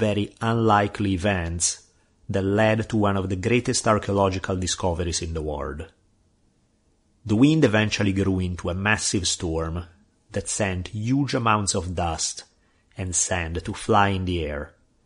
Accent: Italy; as a kid growing up in Italy

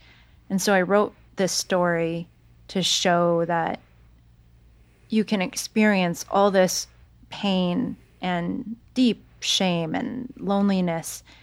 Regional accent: San Jose, California, United States; I went back to San Jose, California, my hometown. So many languages spoken there, so many different Asians in my high school.

